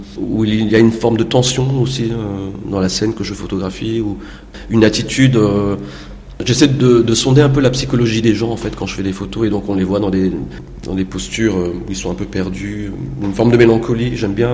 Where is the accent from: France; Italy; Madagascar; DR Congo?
Madagascar; en tant que malgache, c'est-à-dire malgache revenu au pays